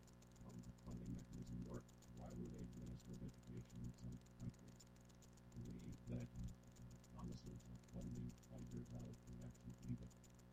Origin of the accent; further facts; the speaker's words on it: Zanzibar, Tanzania; I do remember, I'm from Zanzibar, Tanzania.